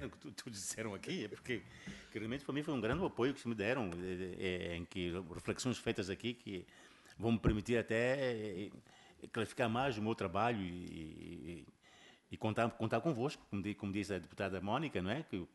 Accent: Mozambique; eu agora não estou a falar de Moçambique, como moçambicano, não.

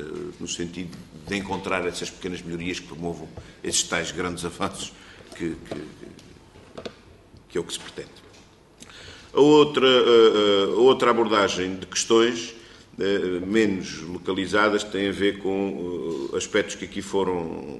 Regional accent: Azores, Portugal; Eu também sou açoriano, portanto conheço bem

